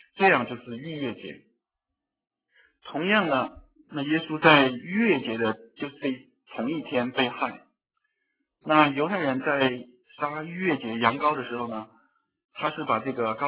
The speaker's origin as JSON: {"language": "Chinese", "country": "China", "said": "就好像我们中国人要过年一样"}